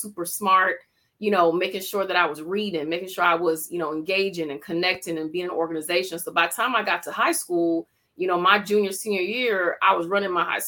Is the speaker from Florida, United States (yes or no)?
yes; Florida, United States; So for me, growing up in South Florida in the 80s at the time, I was surrounded by a lot of people that didn't really look like me.